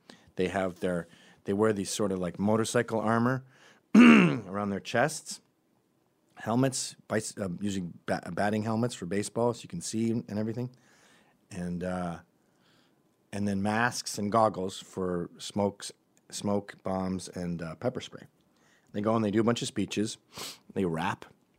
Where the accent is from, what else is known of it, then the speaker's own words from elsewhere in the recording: New York City, New York, United States; Because Portland has brutal gun laws, as does my hometown of New York City.